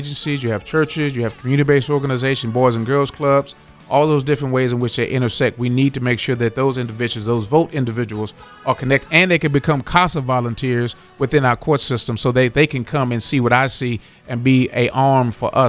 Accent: Texas, United States; now in Wisconsin, United States; Well, my family, I grew up in Texas, but I moved been in Wisconsin for close to 20 years.

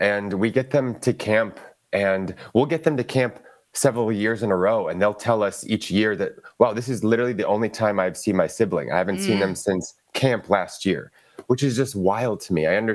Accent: Milwaukee, Wisconsin, United States; I'm from Milwaukee, so this is my city.

